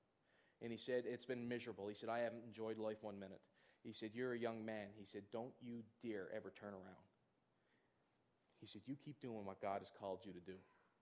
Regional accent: Newfoundland and Labrador, Canada; they've even looked at me and said, " … there's something different about you." I said, "Yeah, I'm a Newfoundlander."

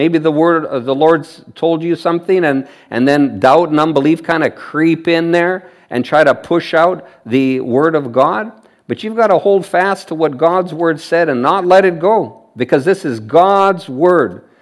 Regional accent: Saskatchewan, Canada; When I grew up in Saskatchewan

